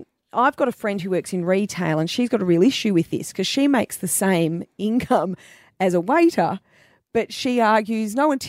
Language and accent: English; Melbourne, Victoria, Australia; born there; I was born in Melbourne and I've lived here for quite a while